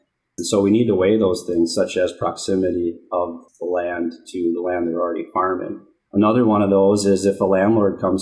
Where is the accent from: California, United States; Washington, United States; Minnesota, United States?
Minnesota, United States; I'm from Minnesota, and so I've worked with the Rural Finance Authority before